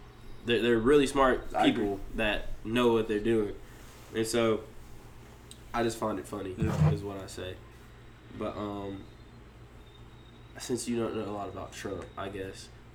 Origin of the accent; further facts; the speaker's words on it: Memphis, Tennessee, United States; I grew up in Memphis. … Always ride or die with … Grew up with that.